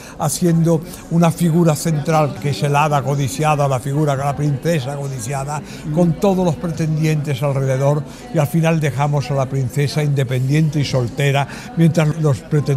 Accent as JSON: {"language": "Spanish", "country": "Spain", "said": "Y como europeo, precisamente he sido testigo en mi cultura de todo lo que debemos a otras culturas. Yo soy español"}